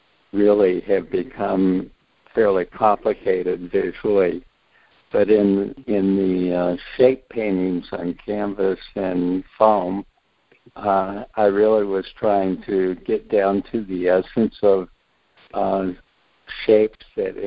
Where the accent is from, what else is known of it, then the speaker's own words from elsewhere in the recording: California, United States; I grew up in California, and when I was younger, I was surfing quite a lot.